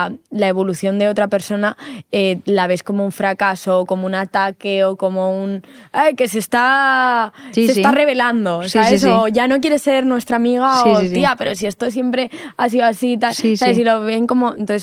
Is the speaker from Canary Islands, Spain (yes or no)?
no; Madrid, Community of Madrid, Spain; mi familia es muy madrileña, yo soy muy madrileña y todas las tradiciones madrileñas me encantan